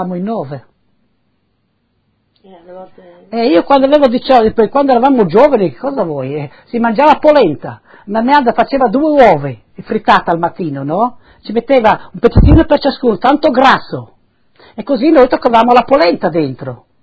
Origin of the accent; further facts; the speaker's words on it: San Lorenzo di Sedegliano, Friuli-Venezia Giulia, Italy; born there; sono nata a San Lorenzo di Sedeviano, provincia di Udine, via dei Molini, del 1932, il 18 di settembre.